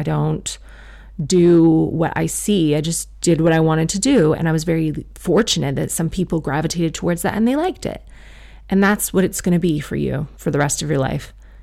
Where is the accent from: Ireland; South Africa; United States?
South Africa; I am South African. I'm a Muslim woman